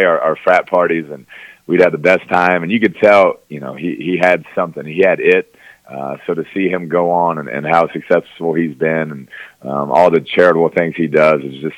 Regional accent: New Braunfels, Texas, United States; I mean, it's he's as high up on my list as anybody growing up in New Braunfels.

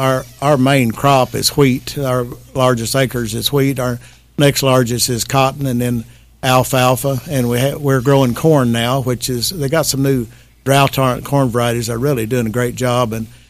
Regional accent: Sentinel, Oklahoma, United States; I'm actually from Sentinel. I live on a farm out west of Sentinel and have been there for most of my life. That's where I was raised up and went to school at a little community school by the name of Port.

